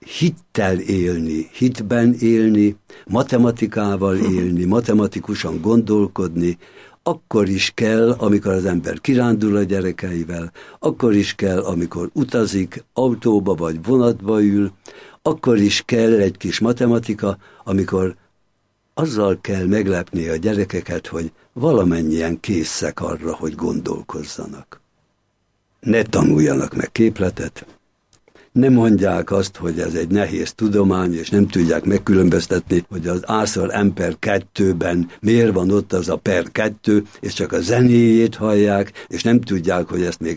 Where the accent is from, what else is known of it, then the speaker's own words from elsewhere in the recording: Hajmáskér, Veszprém County, Hungary; also born or lived in Balatonkenese; Én Veszprém megyéből származom, Hajmáskéren születtem, Balatonkenesén éltek akkor a szüleim, Veszprémben érettségiztem